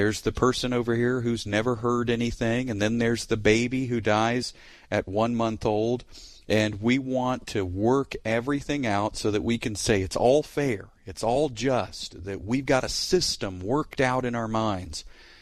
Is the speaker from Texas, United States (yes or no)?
yes; Texas, United States; I'm in Texas. And I'm from Texas, and by nature, I guess you could say, now I'm a Texan.